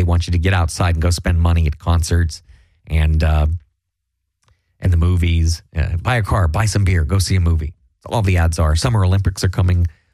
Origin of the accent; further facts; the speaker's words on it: Ireland; I'm Irish.